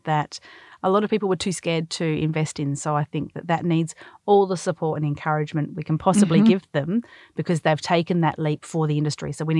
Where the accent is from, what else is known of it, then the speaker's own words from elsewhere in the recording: Adelaide, South Australia, Australia; now in Melbourne, Australia; I love, and I'm not from Melbourne originally, I'm from Adelaide.